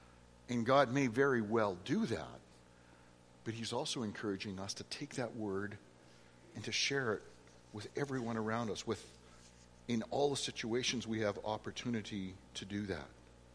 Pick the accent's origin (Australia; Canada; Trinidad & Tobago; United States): Canada; Saskatchewan; I know growing up in Saskatchewan, especially when I was younger